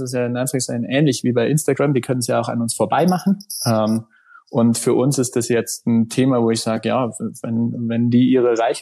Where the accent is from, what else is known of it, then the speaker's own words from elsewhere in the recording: Kleinwalsertal, Vorarlberg, Austria; Also ich komme ursprünglich aus dem Kleinwalsertal, genau, da haben wir angefangen.